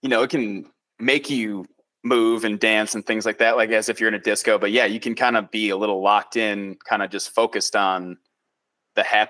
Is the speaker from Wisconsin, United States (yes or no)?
yes; Wisconsin, United States; but that is such a Wisconsin, like there was a guy in my hometown who started like a party bus company